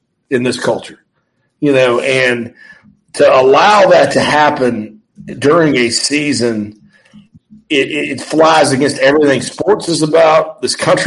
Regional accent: Wichita, Kansas, United States; I'm from Wichita.

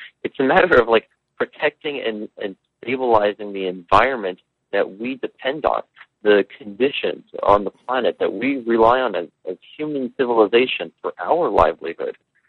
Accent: Staten Island, New York, United States; You know, I grew up on Staten Island, and my grandmother had a house for 50 years that was hit really, really hard with Sandy

